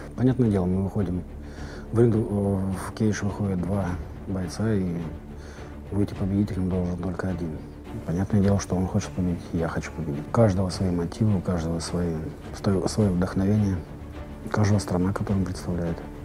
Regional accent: Stary Oskol, Belgorod Oblast, Russia; Это моя малая родина. Я вырос в Старом Осколе. У меня родные в Старом Осколе, мои друзья, моя команда.

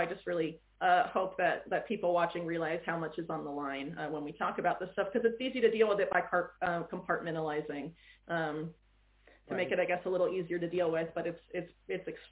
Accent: Florida, United States; moved away; I'm actually from Florida, which is one of like the most anti all of what's happening right now states. Maybe I should have just stayed put

